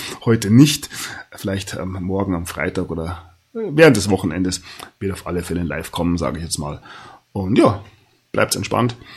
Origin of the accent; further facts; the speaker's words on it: Bavaria, Germany; über die sogar ich als Bayer lachen kann